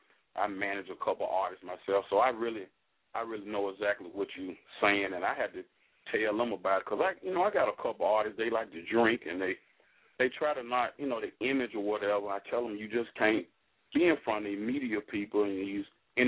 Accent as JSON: {"language": "English", "town": "Memphis", "region": "Tennessee", "country": "United States", "said": "We from Memphis, so there's a lot of art"}